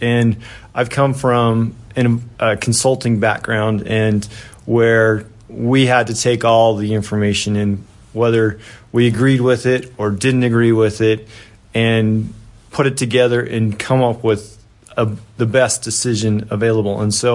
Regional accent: Garland, Utah, United States; now in Afton, United States; So I'm originally from Garland, Utah, which is in the northern part, little west of Logan.

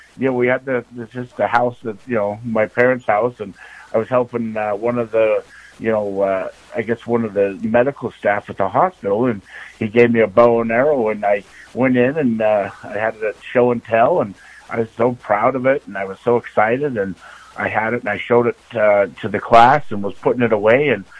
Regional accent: Wyoming, United States; the history of my parents and growing up in Star Valley, and just the Valley, how much it's changed

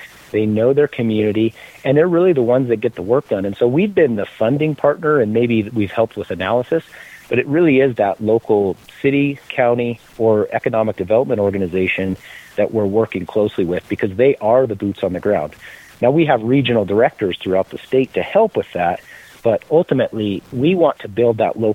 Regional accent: Rawlins, Wyoming, United States; now in Laramie, United States; Rollins, my hometown, got one, so gosh darn it, Laramie, where I currently live now, should get one too.

